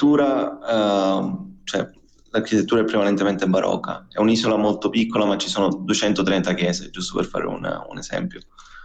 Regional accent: Balestrate, Sicily, Italy; Sì, il mio paese si chiama Balestrate.

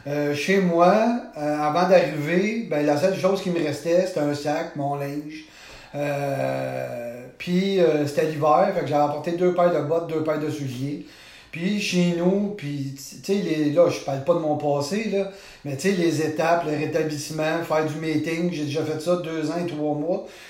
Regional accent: Quebec, Canada; Je viens de où? C'est assez compliqué. On va regarder ça simple. Je viens de la Rive-Sud.

